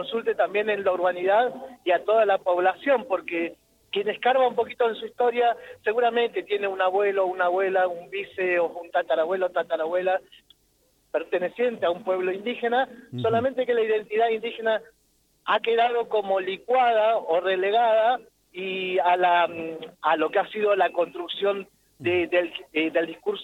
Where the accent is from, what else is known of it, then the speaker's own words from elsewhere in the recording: Trelew, Chubut, Argentina; yo soy del Chubut de Trelew, yo soy mapuche de allá.